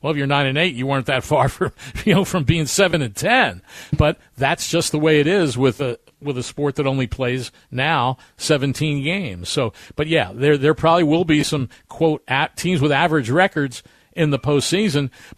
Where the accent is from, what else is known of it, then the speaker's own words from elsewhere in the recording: East, United States; also born or lived in St. Louis; I mean, I grew up in the East, so I was kind of a Penn State guy.